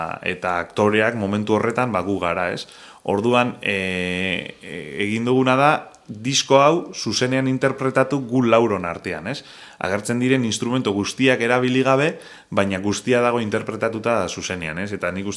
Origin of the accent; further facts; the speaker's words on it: Basque Country, Spain; Gure nortasuna asko zaintzen dugu, euskalduna gara asko gustatzen zaigu defendatzea nondik gatozen, nor garen